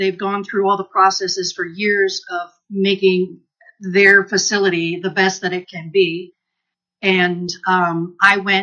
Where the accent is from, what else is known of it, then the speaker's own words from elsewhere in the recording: Wasilla, Alaska, United States; I'm from Wasilla, Alaska.